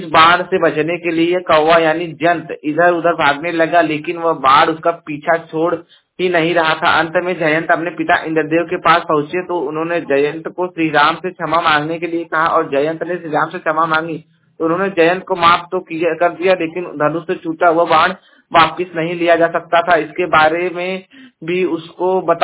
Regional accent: Jaunpur, Uttar Pradesh, India; और मैं उत्तर प्रदेश के जौनपुर जिले का निवासी हूं

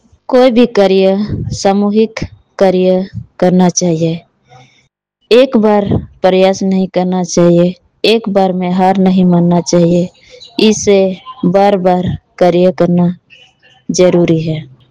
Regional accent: Asta Jura, Jharkhand, India; काठीकुण प्रखंड के अस्ता जुड़ा गांव की रहने वाली हूँ।

